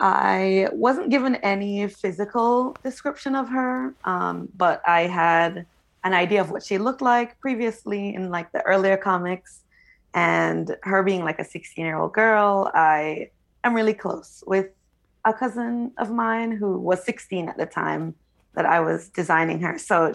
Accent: Jamaica; now in United States; I grew up in Jamaica, like I grew up around lots of Black girls. I went to an all-girls school there

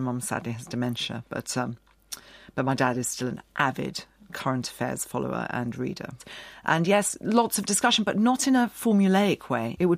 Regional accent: India; now in United Kingdom; My early memories are of being in quite nice houses and seeing my grandparents a lot and running around this coffee estate, 13 dogs, you know.

